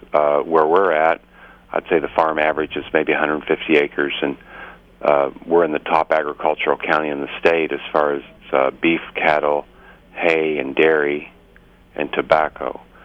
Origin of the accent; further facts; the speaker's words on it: Indianapolis, Indiana, United States; I grew up in Indianapolis in the suburbs, and when I was in high school, my dad decided that he wanted to take our family to a farm.